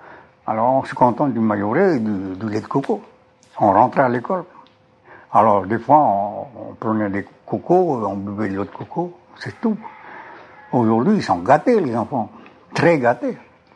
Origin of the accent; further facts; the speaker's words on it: France; Pour rester français, je dois rester sous le gouvernement que le peuple a demandé.